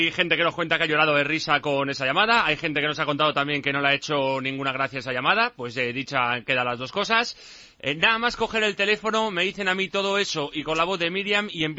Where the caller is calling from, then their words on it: Madrid, Community of Madrid, Spain; de Madrid, os felicito por la llamada al chico de Linares